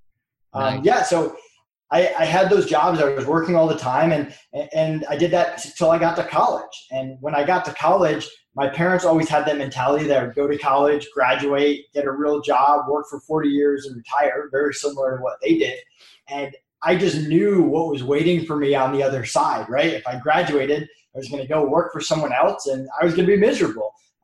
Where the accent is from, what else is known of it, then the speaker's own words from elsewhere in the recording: Massachusetts, United States; now in Florida, United States; So I'm from Massachusetts originally, went to school in Connecticut, and then I moved down to Florida once I graduated.